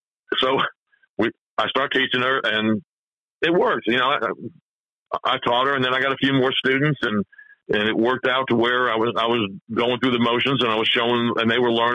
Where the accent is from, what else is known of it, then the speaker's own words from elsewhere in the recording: New Jersey, United States; Now, my mom was from Atlanta, but I was born in New Jersey, and I was taking lessons as a kid because another kid down the street was doing it.